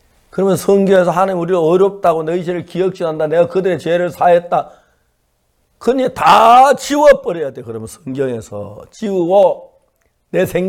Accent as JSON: {"language": "Korean", "town": "Seonsan", "region": "North Gyeongsang", "country": "South Korea", "tie": "born or raised there", "said": "그때 제 고향 경북 선산에서 누구 집에 책이 있다는 이야기를 들으면"}